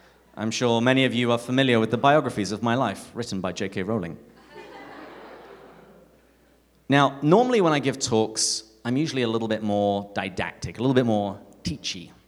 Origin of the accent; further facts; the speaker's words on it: England, United Kingdom; I grew up in England, a couple of hours outside of London, and I had a fairly typical English upbringing. I learned to love tea from an early age.